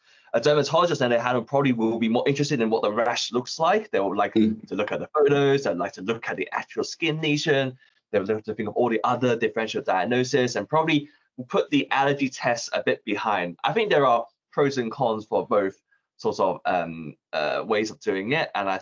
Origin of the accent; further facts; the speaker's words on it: Hong Kong; I'm from Hong Kong.